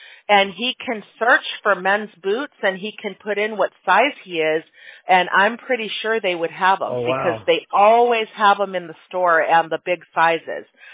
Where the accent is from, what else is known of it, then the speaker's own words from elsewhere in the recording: Chicago, Illinois, United States; now in California, United States; Yeah, because I grew up in Chicago, and when I came out here to California, that's where our office is located.